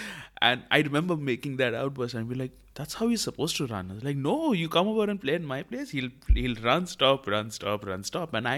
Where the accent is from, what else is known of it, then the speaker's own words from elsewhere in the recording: India; now in United Arab Emirates; So I grew up in India. I didn't grow up here in the UAE.